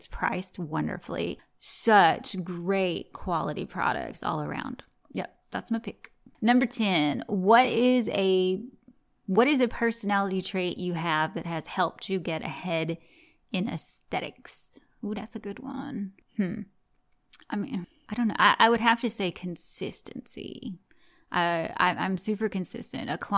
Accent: the South, United States; accent: Southern twang; Why the hell would I fake this twang? I really was born and raised in the South.

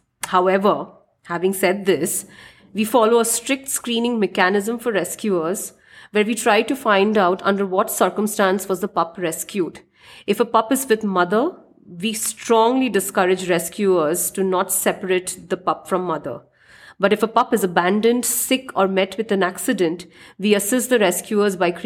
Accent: India; accent: Bengali; I love the way you match my name to my Bengali accent.

